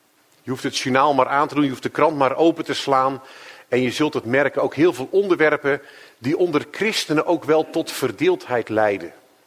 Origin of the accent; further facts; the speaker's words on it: Ridderkerk, South Holland, Netherlands; Mijn roots liggen in Ridderkerk en Ridderkerk ligt onder de rook van Rotterdam.